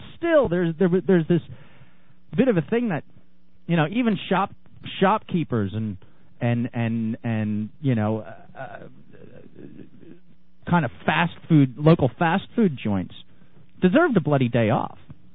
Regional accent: Germany; also born or lived in Los Angeles, United States; now in Australia; You know, I come from Germany via LA to here

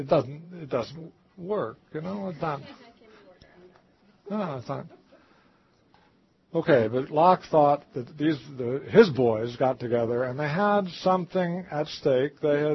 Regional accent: Iowa, United States; Growing up in Iowa, I was a keen fisherman and hunter, fishing with my dad's willing support and his wonderful talent.

